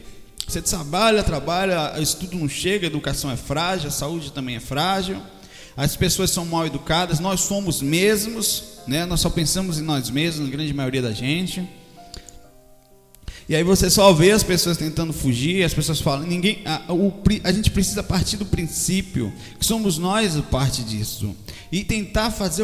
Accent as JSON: {"language": "Portuguese", "country": "Brazil", "said": "A ideia é mostrar como nós brasileiros"}